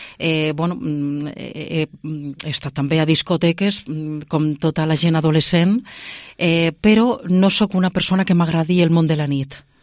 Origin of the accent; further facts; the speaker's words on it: Zaragoza, Aragon, Spain; born there; now in Lleida, Spain; Sí, a Saragossa capital. Bueno, jo sóc d'arrels aragoneses